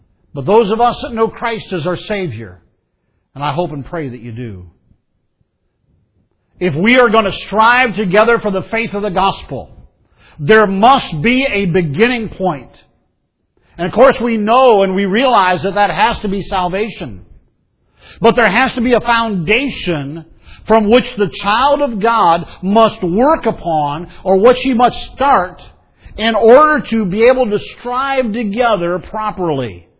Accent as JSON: {"language": "English", "town": "Fremont", "region": "Ohio", "country": "United States", "tie": "born there", "said": "January 5th, 1958, I was born in Fremont, Ohio, at Fremont Memorial Hospital"}